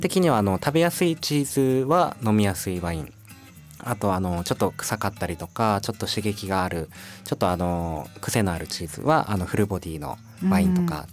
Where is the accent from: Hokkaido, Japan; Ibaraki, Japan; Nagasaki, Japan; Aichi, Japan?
Aichi, Japan; Nagoya; でもやっぱりまあ自分の出身の名古屋では普通に売っていて